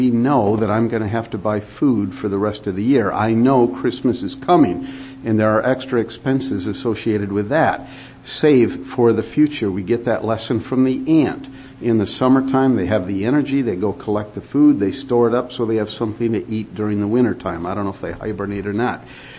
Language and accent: English; Port Huron, Michigan, United States; I come from the Detroit area, up by Port Huron, actually, but all of those factories, they turn people, in a sense, into nothing but robots.